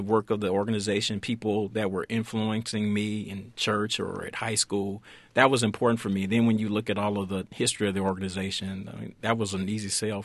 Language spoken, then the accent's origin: English; Atlanta, Georgia, United States; Well, part of it for me is that growing up in Atlanta and seeing a lot of the men who were very active in my church